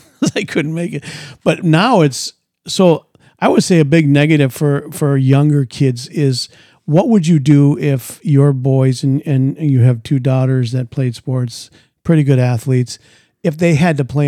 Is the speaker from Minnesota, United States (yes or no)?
yes; Minnesota, United States; growing up in Minnesota, you become a Minnesota Gopher fan, Minnesota Viking fan.